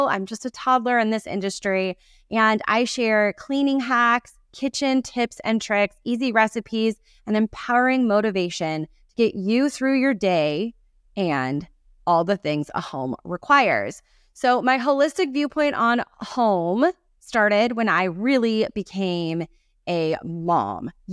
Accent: New York, United States; also born or lived in Connecticut; Now, I grew up in New York and Connecticut with the OG of Pinterest moms.

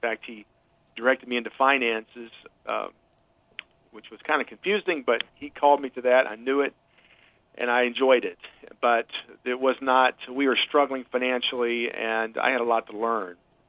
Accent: Ohio, United States; I grew up in Ohio, in a small town, farming community, and just kind of your normal average middle America type family. We went to church some. Wasn't a strong Christian background, but went to church some.

